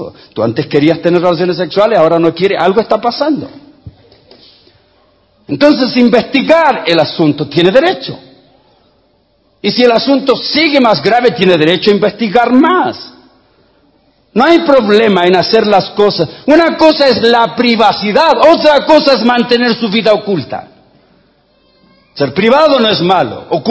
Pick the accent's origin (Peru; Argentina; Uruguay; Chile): Chile; moved away as an adult; Cuando yo salí de Chile, salí a los 21 años.